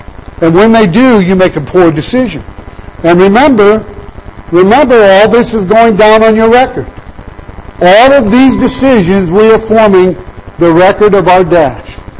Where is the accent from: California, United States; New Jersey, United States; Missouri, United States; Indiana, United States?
Indiana, United States; I can remember when I grew up in the local church that I grew up with in northern Indiana